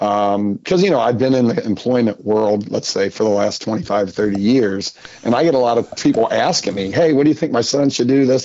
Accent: Cincinnati, Ohio, United States; now in Indianapolis, United States; Yeah, so, you know, I'm from Cincinnati. I went to the University of Cincinnati as an engineer, but I've lived in Indianapolis, for the last 26 years.

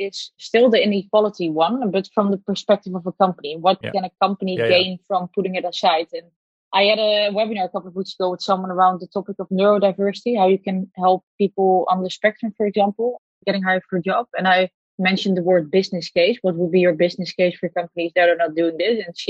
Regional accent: Netherlands; born there; English is a second language; I was born in the Netherlands, by default, very privileged.

